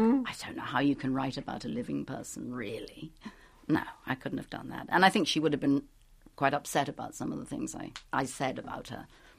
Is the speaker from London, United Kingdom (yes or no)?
yes; London, United Kingdom; also born or lived in Paris, France / Burma; now in New York, United States; And my mother and father were both Americans, but I grew up in London.